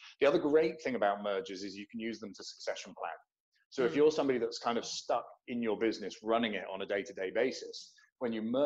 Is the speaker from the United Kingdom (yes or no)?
yes; England, United Kingdom; I'm English, so.